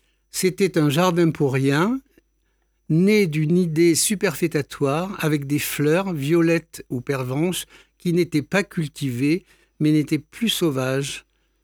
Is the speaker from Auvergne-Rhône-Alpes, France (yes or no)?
yes; Auvergne-Rhône-Alpes, France; Oui, je suis né en Ardèche, donc j'ai connu une enfance rurale.